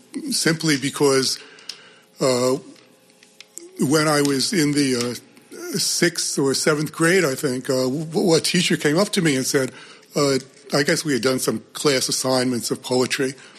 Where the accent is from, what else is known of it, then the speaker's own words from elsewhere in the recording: New York City, New York, United States; also born or lived in New Jersey; Well, I grew up in New York City and partially in New Jersey also.